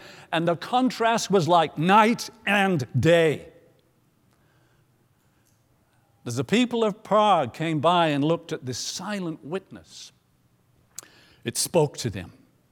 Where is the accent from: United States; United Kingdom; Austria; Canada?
United Kingdom; York, Yorkshire and the Humber; a little town not far from my hometown of York